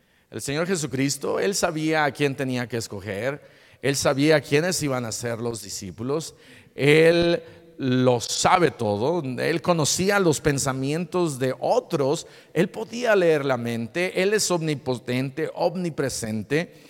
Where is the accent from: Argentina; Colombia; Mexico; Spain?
Mexico; Mexico City; Yo soy de la Ciudad de México, soy chilango.